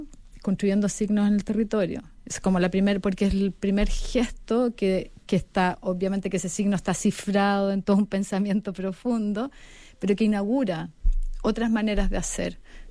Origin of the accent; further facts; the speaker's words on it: Chile; quiénes somos los chilenos